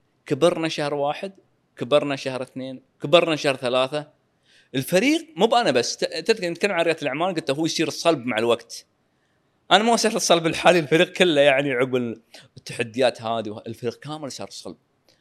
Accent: Qatar; هذا أقل شيء أنا أسويه، واجبي كقطري.

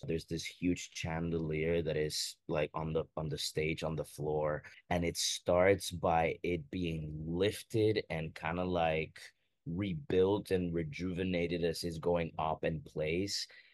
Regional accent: Costa Rica; now in New York, United States; I'm from Costa Rica. I was born and raised there.

